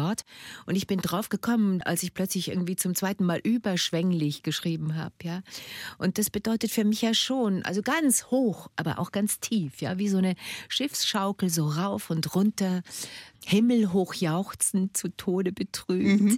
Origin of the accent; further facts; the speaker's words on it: Bavaria, Germany; Na, ich bin ja ein bayerisches Kind. Ich bin ja auf dem Land aufgewachsen.